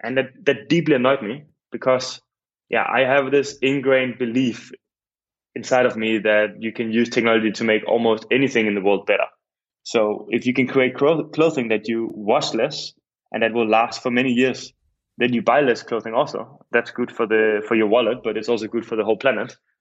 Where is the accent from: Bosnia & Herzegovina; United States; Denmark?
Denmark; Copenhagen, Capital Region of Denmark; English is a second language; now in Amsterdam, Netherlands; I am in Amsterdam right now. I'm originally from Copenhagen and I moved here 7 years ago.